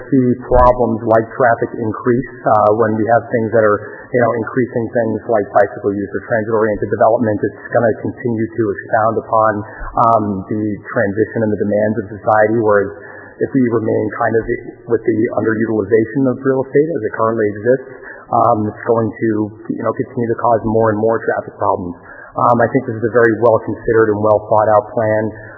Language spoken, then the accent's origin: English; Newton, United States; Growing up in Newton, wanted to just say I see the underutilization of land and real estate across the city.